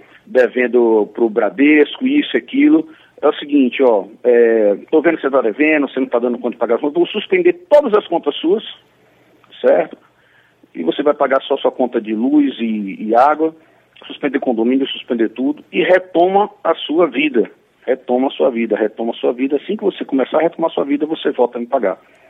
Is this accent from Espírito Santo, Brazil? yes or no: no; Bahia, Brazil; Eu sou baiano, mas amo a Bahia e amo esse Rio de Janeiro demais.